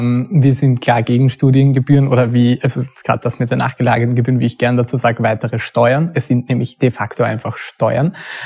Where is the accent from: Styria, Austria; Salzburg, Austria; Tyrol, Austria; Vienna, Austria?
Styria, Austria; Graz; ich komme aus Graz, deswegen sind wir